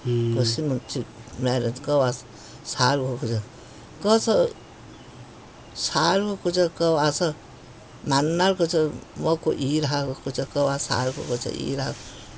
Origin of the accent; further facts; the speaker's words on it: Hoenggye, Gangwon, South Korea; 저 홍계래요.